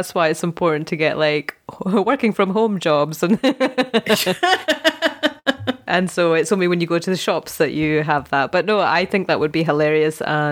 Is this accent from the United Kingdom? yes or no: yes; United Kingdom; I know, but we're British, so you say what you're not going to do, but you actually do that, you know.